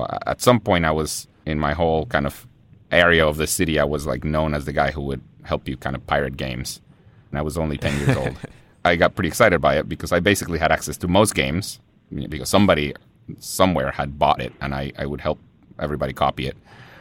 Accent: Guatemala City, Guatemala Department, Guatemala; now in United States; Guatemala is a very poor third world country. And, you know, when I was growing up, it turns out that there was a civil war going

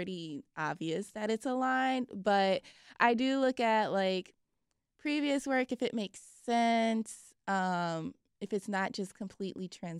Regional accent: Chicago, Illinois, United States; as like a Chicagoan, he's someone that creatives, I feel like all young creatives have looked up to at some point.

